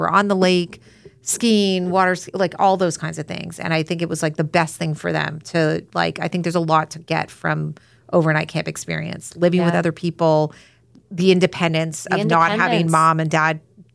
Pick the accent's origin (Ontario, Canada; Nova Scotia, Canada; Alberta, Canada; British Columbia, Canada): Ontario, Canada; Toronto; I grew up in Toronto